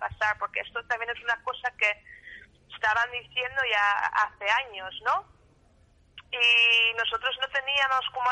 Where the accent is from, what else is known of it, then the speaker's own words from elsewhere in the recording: Netherlands; yo soy media española, media holandesa, pero estoy viviendo toda mi vida en Holanda ya.